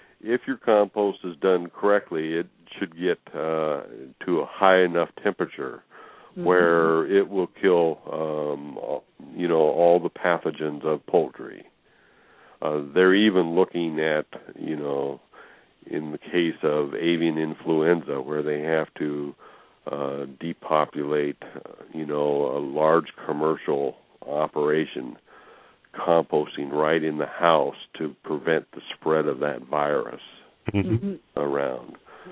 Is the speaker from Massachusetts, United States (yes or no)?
no; Nebraska, United States; I'm originally from Nebraska and was 10 years in 4-H.